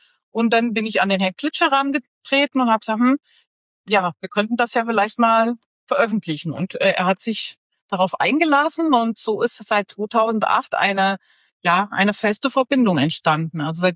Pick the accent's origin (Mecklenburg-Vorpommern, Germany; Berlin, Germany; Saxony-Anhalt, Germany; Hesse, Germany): Hesse, Germany; Hünfeld; born there; Nee, also ursprünglich bin ich geboren in Hünfeld.